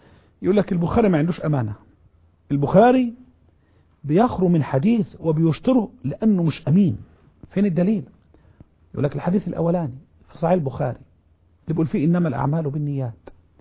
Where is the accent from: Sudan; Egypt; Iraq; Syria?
Egypt